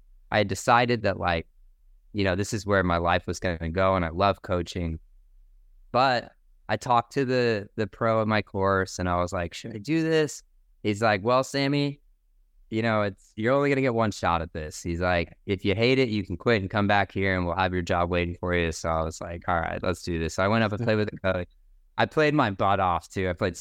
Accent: Washington, Missouri, United States; now in California, United States; But I grew up in the Midwest. I grew up in a small town in Missouri, like 10,000 people. Actually, our town, Washington, Missouri, was featured on 60 Minutes as Small Town America.

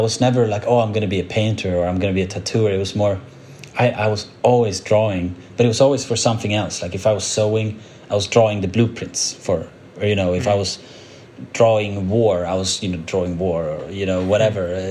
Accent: Uddevalla, Västra Götaland, Sweden; English is a second language; I grew up 1 hour outside of Gothenburg in a town called Uddevalla.

